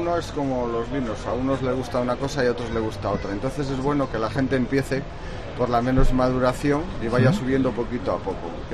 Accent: La Bañeza, Castile and León, Spain; Es que somos de La Bañeza.

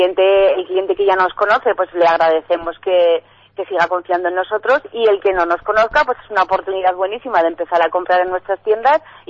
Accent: Fustiñana, Navarre, Spain; Yo soy de Fustiñana y de cría era una aventura venir a Tudela

